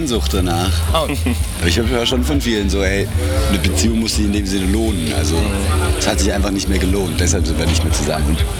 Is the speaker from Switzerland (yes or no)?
yes; Switzerland; Man darf nicht als Schweizer über die Deutschen reden, sonst reden wir schlecht.